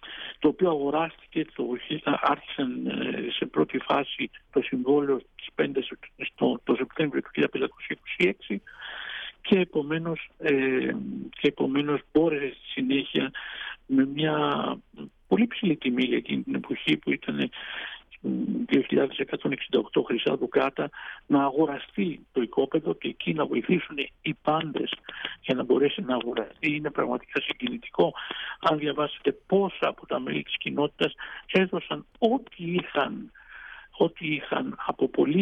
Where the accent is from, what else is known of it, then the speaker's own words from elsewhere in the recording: Greece; now in Venice, Italy; πόσο πρέπει να είμαστε περήφανοι ως Έλληνες.